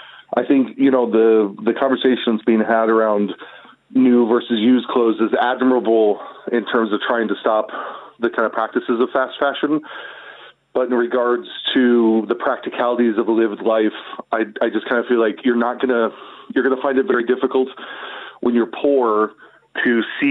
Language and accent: English; United States; moved away as an adult; now in Ireland; because I'm American. But even I have three kids. I've lived here for 15 years.